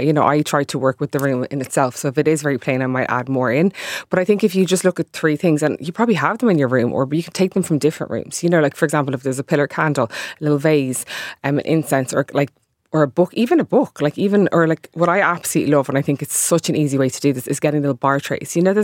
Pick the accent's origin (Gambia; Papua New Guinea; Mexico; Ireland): Ireland; I'm Irish